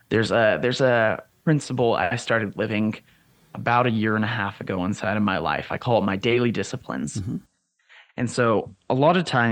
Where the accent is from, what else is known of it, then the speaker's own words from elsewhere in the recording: California, United States; I'm from Southern California. So growing up, my high school, I was one of the minorities being white over there. I was decently close to the border.